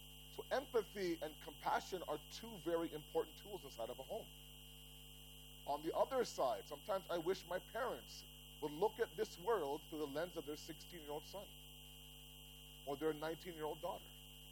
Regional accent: Toronto, Ontario, Canada; It's different than when I grew up in Toronto.

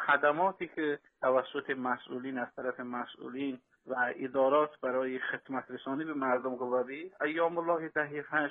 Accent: Iran; چما وظیفه به عنوان یک ایرانی

